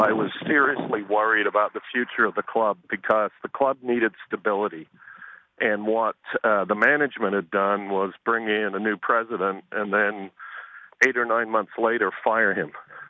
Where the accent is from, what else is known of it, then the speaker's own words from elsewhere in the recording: Ottawa, Ontario, Canada; I grew up in Ottawa